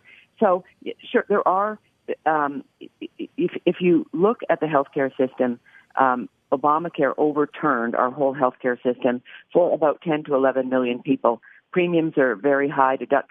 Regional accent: Canada; I'm Canadian. I can tell you right now, I grew up under single payer.

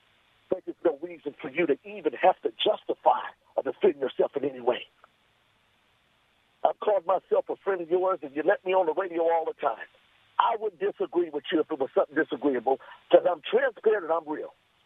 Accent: Compton, California, United States; I'm 57 years old. I grew up and I was raised in Compton.

